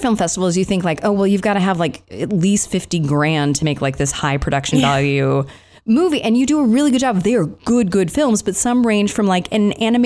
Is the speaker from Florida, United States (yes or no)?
no; Colorado Springs, Colorado, United States; I'm originally from Colorado Springs.